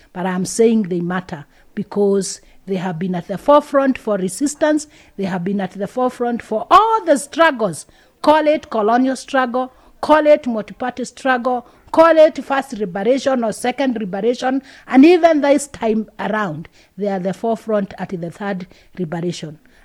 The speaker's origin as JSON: {"language": "English", "country": "Kenya", "said": "And as a Kenyan, I would want to state here and clear that history cannot be cheated."}